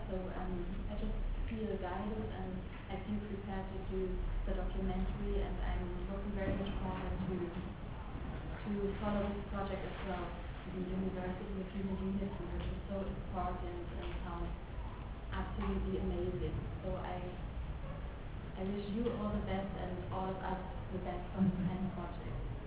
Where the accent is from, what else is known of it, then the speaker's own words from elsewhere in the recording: Germany; I'm from Germany.